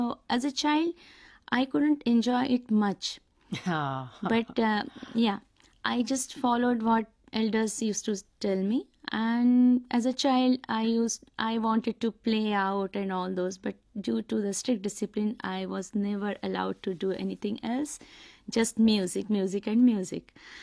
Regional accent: Gwalior, Madhya Pradesh, India; born there; I was born in Gwalior and I stayed with my maternal relatives who almost all were musicians.

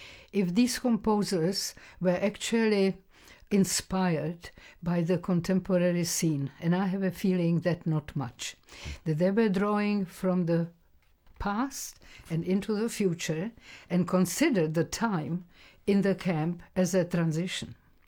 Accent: Czechia; English is a second language; moved away; You know, living in a small town in Czechoslovakia, pre-war, we didn't speak English. We didn't know anything. And after the occupation, all Jewish, of course, students were expelled from their school, including myself from the high school.

